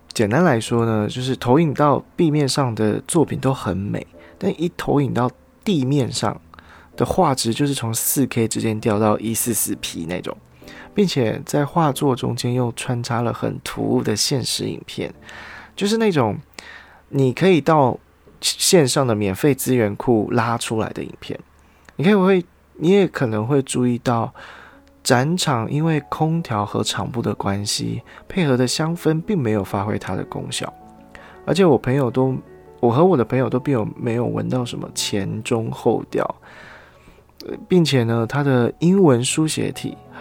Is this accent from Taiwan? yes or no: yes; Taitung, Taitung County, Taiwan; 我的老家在台东，小的时候寒暑假都会回台东的老家